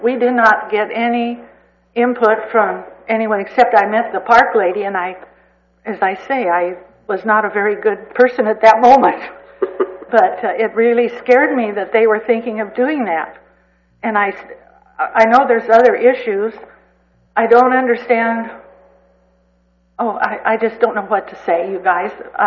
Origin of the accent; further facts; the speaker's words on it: San Luis Obispo, California, United States; now in Cayucos, United States; I'm from San Luis Obispo. I live permanently in Cayucas.